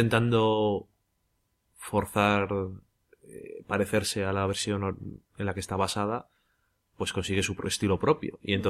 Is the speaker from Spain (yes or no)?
yes; Spain; En España no somos de no decir tacos, ni de no enfadarnos, ni de no gritar